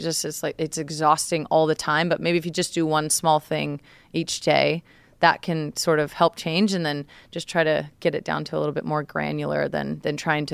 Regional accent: Redding, California, United States; also born or lived in Portland, Oregon; I was raised in Redding, California, which is pretty, rural, small town, very conservative.

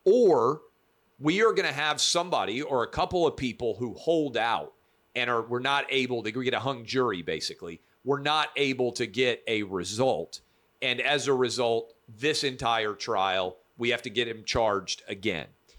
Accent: Nashville, Tennessee, United States; Yet another sign of why I think my hometown of Nashville is the best city in America.

